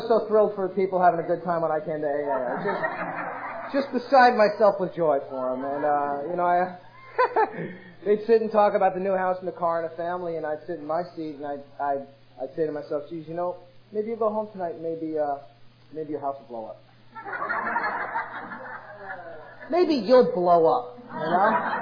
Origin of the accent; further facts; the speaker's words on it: New York City, New York, United States; born there; I was born in New York, city in the Bronx.